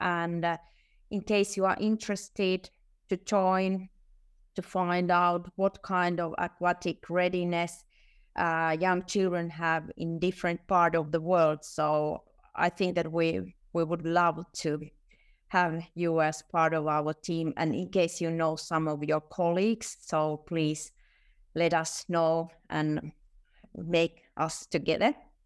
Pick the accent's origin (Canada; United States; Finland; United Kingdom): Finland; English is a second language; from Finland, and I'm part of ISF Early Years SIG group.